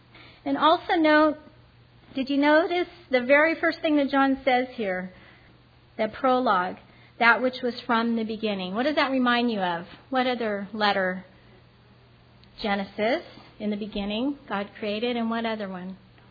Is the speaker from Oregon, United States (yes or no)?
yes; Oregon, United States; I'm like, oh, really? I was from Oregon.